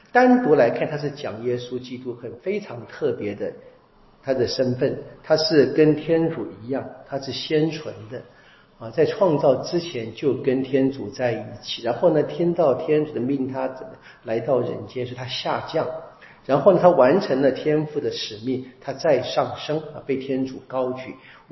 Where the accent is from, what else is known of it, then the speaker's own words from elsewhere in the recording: China; 我们中国人常说嘛，做事的轻重缓急要分得清楚